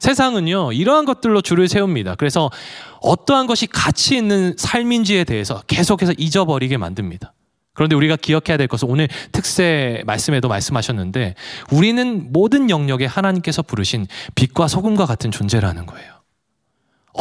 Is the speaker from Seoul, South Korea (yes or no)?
no; Busan, South Korea; also born or lived in Ulsan; 여러분 제가 부산 사람인 걸 아시겠습니까? 말을 너무 사투리를.